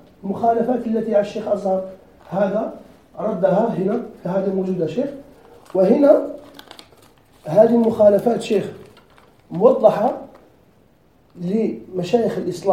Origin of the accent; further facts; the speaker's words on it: Algeria; أنا من الجزائر.